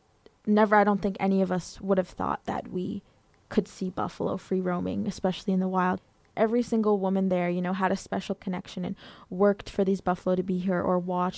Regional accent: Alberta, Canada; I am from the Kainai Nation and the Piikani Nation. I'm 16 and I'm currently just a student in high school.

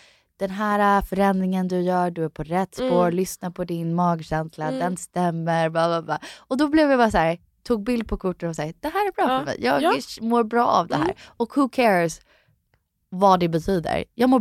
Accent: Florida, United States; jag typ lite för att jag kommer från Florida, bara mycket i havet, allt sådär.

